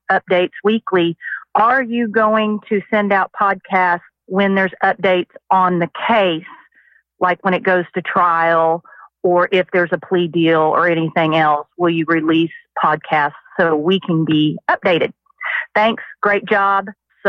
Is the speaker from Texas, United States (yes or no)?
no; Tulsa, Oklahoma, United States; I'm from Tulsa, and great job on the podcast.